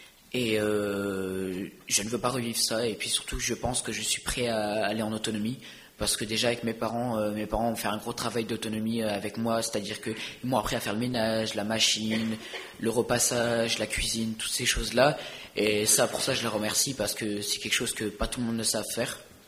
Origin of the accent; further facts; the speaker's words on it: Braine-l'Alleud, Walloon Brabant, Belgium; born there; moved away; also born or lived in Aix-en-Provence; je suis né à Braine-l'Alleud, comme je vous avais déjà dit. Et par contre, je suis allé directement dans le sud, où j'ai vécu à Aix-en-Provence quelques temps, et après je suis parti à la campagne.